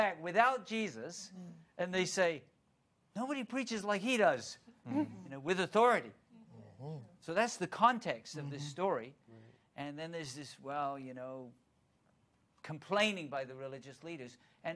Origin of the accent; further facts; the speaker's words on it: England, United Kingdom; Now, I grew up in England where pound was the currency.